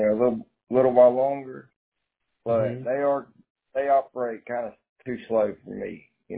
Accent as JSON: {"language": "English", "town": "Bremen", "region": "Georgia", "country": "United States", "said": "And West Georgia, like Bremen. I'm from Bremen, Georgia."}